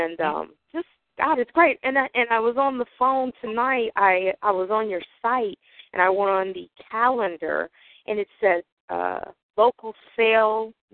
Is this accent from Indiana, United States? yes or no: yes; Gary, Indiana, United States; Yes, I'm from Gary.